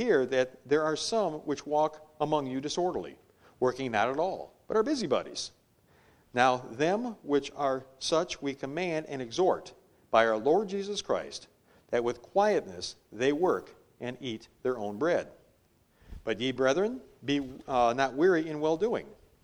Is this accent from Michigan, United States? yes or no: yes; Detroit, Michigan, United States; I'm from Detroit. In Detroit, they support all unmarried women.